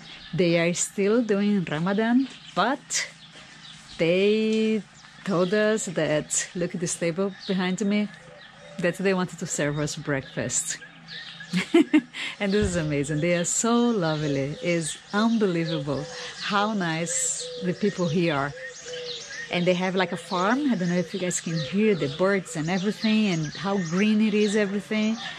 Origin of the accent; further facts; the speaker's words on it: Brazil; English is a second language; I am from Brazil.